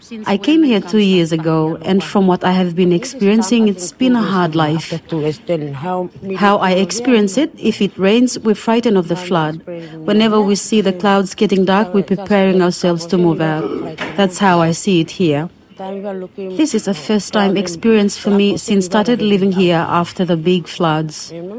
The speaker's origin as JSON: {"language": "English", "region": "Malaita", "country": "Solomon Islands", "said": "I come from North Malaita, Tobaita."}